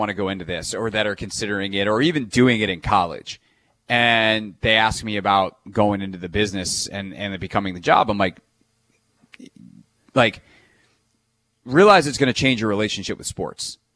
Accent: Greenville, South Carolina, United States; because that was the team that was closest to me growing up in Greenville, South Carolina.

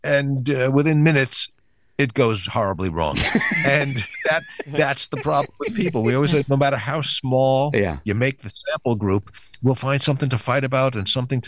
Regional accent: New York, United States; now in Los Angeles, United States; me as a New Yorker, and I live in L.A., but I consider myself still in New York

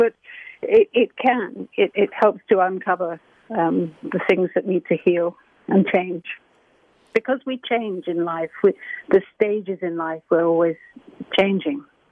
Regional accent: England, United Kingdom; For example, you know, I'm English, and so there is this sort of belief in England, or there has been, that it's really better to have a stiff upper lip

